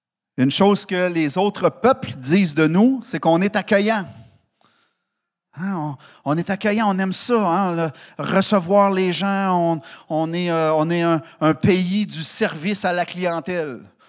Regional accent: Montreal, Quebec, Canada; Je suis un Montréalais né à Montréal. Je suis né à Saint-Henri, 53 ans de cela. Et puis, je suis un pur laine de Montréal. Un vrai Québécois, comme la plupart d'entre vous.

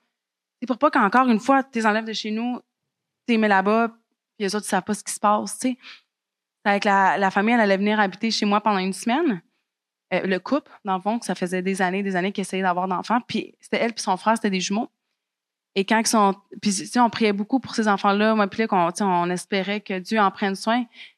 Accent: Mexico; moi, j'ai grandi au Mexique. Donc, j'étais la petite châtain aux yeux bleus qui voulait donc être mexicaine. Et j'avais pas de famille. J'avais pas de famille quand j'étais jeune au Mexique.

